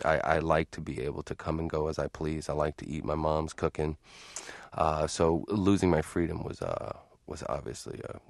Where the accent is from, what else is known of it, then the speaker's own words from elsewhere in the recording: Boston, Massachusetts, United States; accent: Boston; I grew up in Boston, so basically I just had to revert back to my old accent and my mom and dad's speech pattern.